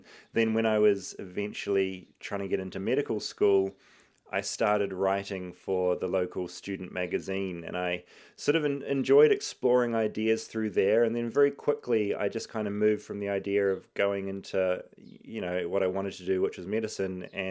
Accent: New Zealand; And being a New Zealander where we're all very like worried about talking ourselves up

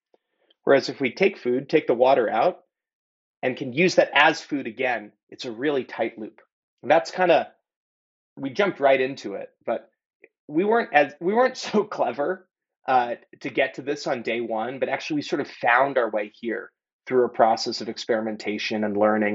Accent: San Francisco, California, United States; just to ground everybody … I grew up in San Francisco.

